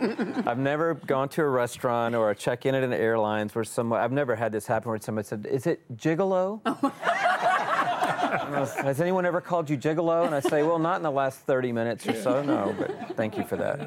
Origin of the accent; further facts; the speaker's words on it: Atlanta, Georgia, United States; I'm from Atlanta, Georgia.